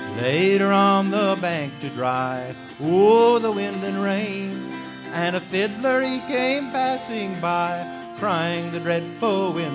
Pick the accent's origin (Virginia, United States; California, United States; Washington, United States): Virginia, United States; from the state of Virginia, my home state